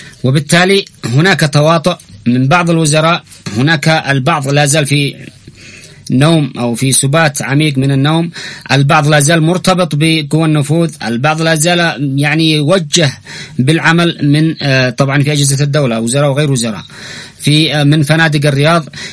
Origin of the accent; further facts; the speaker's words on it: Yemen; نحن كشعب يمني سنحارب الفساد في مؤسسات الدولة